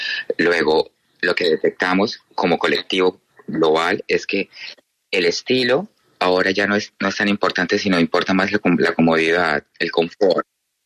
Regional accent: Colombia; now in New York, United States; nuestro equipo con el que estamos somos colombianos aquí en Nueva York.

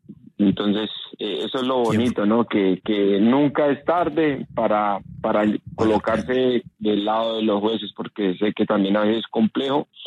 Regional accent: Santander de Quilichao, Cauca, Colombia; salí de mi pueblo de Santander de Quilichao

